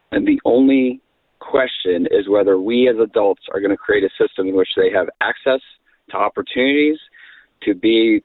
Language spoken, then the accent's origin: English; Tucson, Arizona, United States; grew up just outside of city limits and had a great childhood growing up in the Tucson area